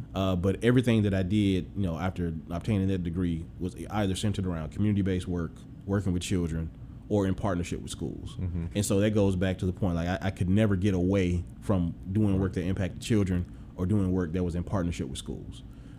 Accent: Greenwood, United States; So so when I think about growing up in Greenwood, all of that permitted an existence that was different from a lot of what was going on in the region.

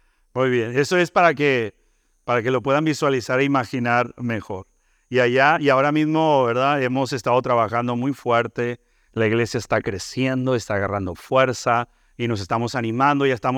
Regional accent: Ensenada, Baja California, Mexico; En el centro, ahí está la ciudad donde crecí. Ensenada, Baja California. Sin embargo, yo no nací en México. Yo nací en Estados Unidos. Nací en California.

